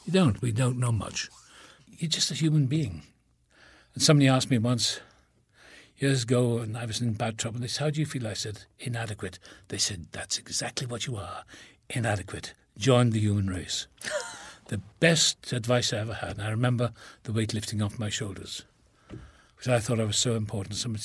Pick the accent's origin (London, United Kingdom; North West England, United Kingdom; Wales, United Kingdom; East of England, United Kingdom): Wales, United Kingdom; born there; accent: Welsh; I feel the roots of my accent, even talking about it, become more Welsh. Mm-hmm. I was born in the same town as Richard Burton.